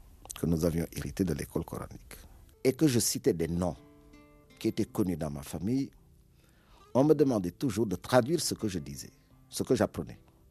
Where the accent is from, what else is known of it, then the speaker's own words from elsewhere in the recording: Louga, Senegal; J'ai grandi à Louga.